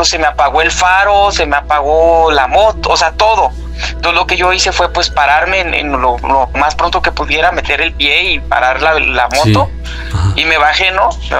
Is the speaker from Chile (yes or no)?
no; Reynosa, Tamaulipas, Mexico; Somos originarios de Reynosa, Tamaulipas.